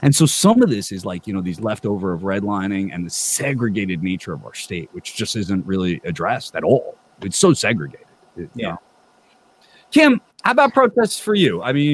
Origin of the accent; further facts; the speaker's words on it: Clark, New Jersey, United States; And then you have my hometown of Clark